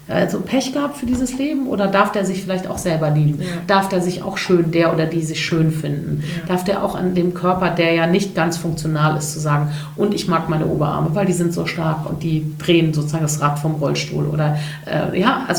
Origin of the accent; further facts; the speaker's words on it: Cologne, North Rhine-Westphalia, Germany; Ich bin ja Kölnerin